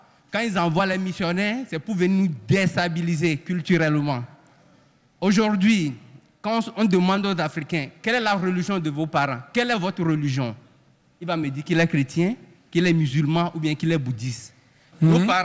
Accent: Togo; Je suis togolais.

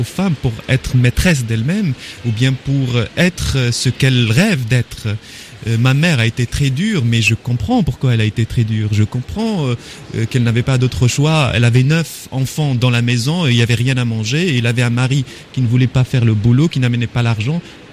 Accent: Morocco; moved away as an adult; now in France; Dans le monde où je suis né, au Maroc, où j'ai vécu 25 ans, et même en France

